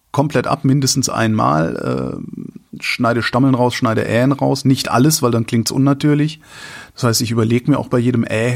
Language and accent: German; Rhineland, Germany; Also das Rheinland, wo ich herkomme, empfinde ich als freundlich.